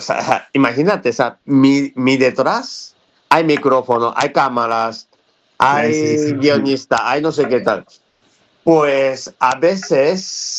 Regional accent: Japan; Spanish is a second language; now in Spain; quien dice como nuestra mano, de mano de japoneses, que son bastante finas

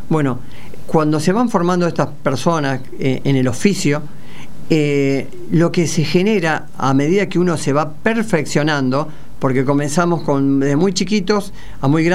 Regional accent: San Nicolás, Argentina; vengo de San Nicolás

